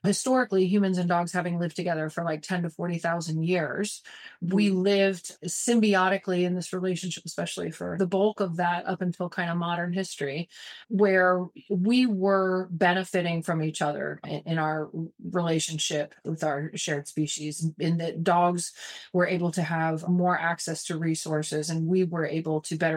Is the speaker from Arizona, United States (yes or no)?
no; Atlanta, Georgia, United States; when I was growing up in Atlanta, in a major city